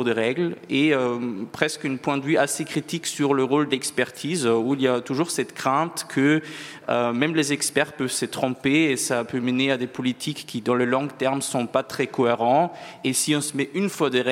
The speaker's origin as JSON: {"language": "French", "country": "France", "said": "même si je viens bien de la France"}